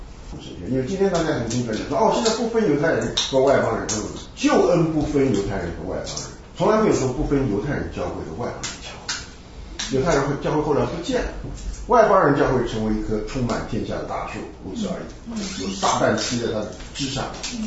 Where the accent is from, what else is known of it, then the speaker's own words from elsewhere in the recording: Taiwan; 这个我们从台湾来的这些人就是胆子大